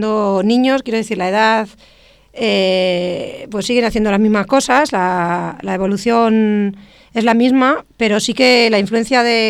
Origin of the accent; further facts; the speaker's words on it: Valladolid, Castile and León, Spain; Mi motivación era acercarme a Valladolid, que es de donde soy y donde vivo